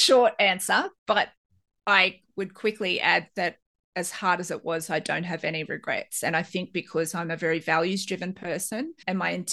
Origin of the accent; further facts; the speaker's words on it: Australia; As an Australian, that's a real fear